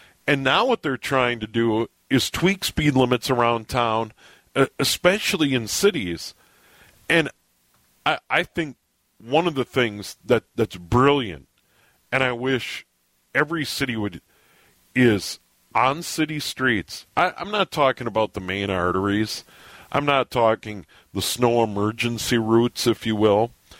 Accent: Minnesota, United States; I was born and raised here in the cities.

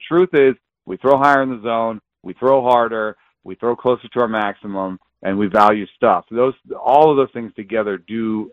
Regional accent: Atlanta, Georgia, United States; I grew up in Atlanta, and we had Jeff Blauser

